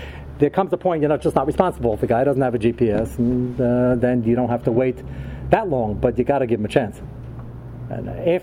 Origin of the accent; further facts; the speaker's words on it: Brooklyn, New York, United States; now in Muncie, United States; I'm from Brooklyn, so maybe I just don't understand the mentality.